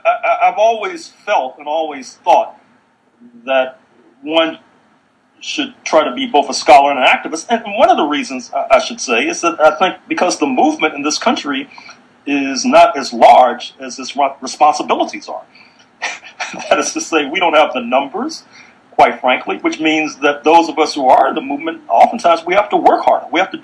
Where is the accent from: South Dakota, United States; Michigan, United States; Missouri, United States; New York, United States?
Missouri, United States; St. Louis; I was involved in, as a teenager in my hometown of St. Louis, in protests at the appropriately named Jefferson Bank, which had racist hiring practices.